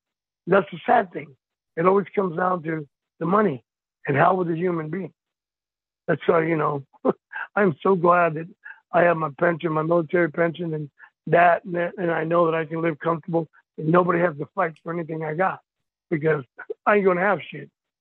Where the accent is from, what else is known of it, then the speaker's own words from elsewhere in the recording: El Paso, Texas, United States; I'm from El Paso, Texas, damn it.